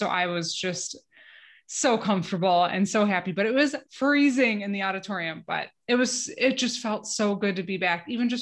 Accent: Royal Oak, Michigan, United States; Imagine Royal Oak, which is in my hometown, and they did a phenomenal job and the staff was incredible.

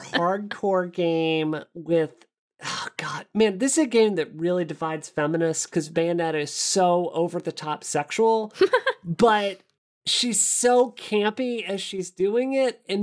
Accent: Mississippi, United States; I grew up in Mississippi. I grew up church three times a week.

